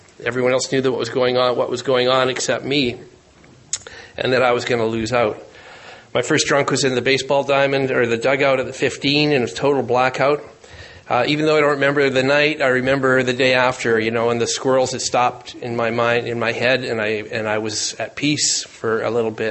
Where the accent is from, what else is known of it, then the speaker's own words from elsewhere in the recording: Surrey, British Columbia, Canada; I'm from Surrey, British Columbia, just outside of Vancouver.